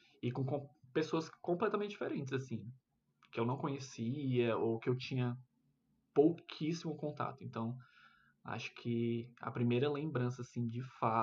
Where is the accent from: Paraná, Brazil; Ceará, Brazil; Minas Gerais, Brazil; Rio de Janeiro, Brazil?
Ceará, Brazil; also born or lived in São Paulo; eu saí de São Paulo pequeno. Tipo, tinha minha convivência de cidade grande era uma e fui direto pro interior do Ceará, assim, onde a realidade era totalmente diferente.